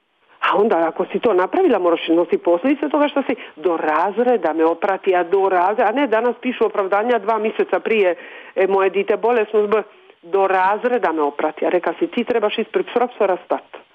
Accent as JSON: {"language": "Croatian", "country": "Croatia", "lives_now": "Switzerland", "said": "I sad kad je rečeno da sam iz Hrvatske"}